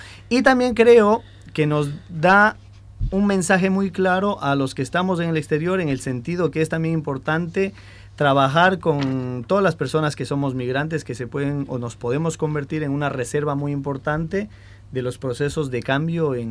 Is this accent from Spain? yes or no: no; Ecuador; yo que soy ecuatoriano, que conozco cómo se maneja ahí